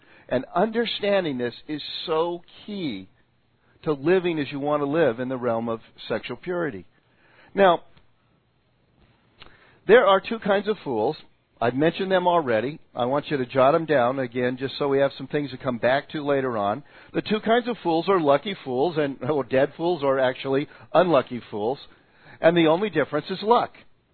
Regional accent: Hacienda Heights, California, United States; That's where I grew up in Hacienda Heights.

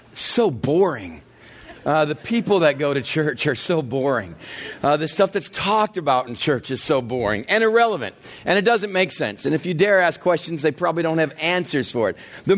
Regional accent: Texas, United States; At church, growing up in the South in Texas, the music was led by one instrument, an organ.

